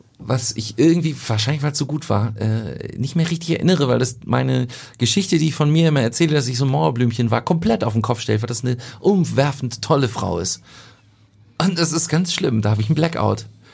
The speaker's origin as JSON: {"language": "German", "region": "Hamburg", "country": "Germany", "said": "ich komme ja aus Billstedt"}